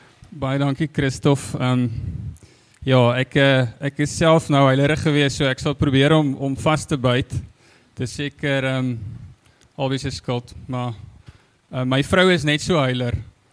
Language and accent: Afrikaans; Free State, South Africa; Ek kom uit die Vrystaat uit, en ek het daar tussen in die Mielielande groot geword, baie dankbaar vir oggend dat ek in Afrikaans kan bedien.